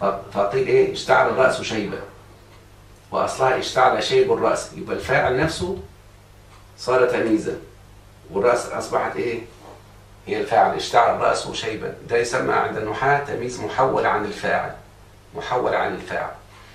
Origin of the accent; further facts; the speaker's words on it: Egypt; زي الكيلو عندنا في مصر يعني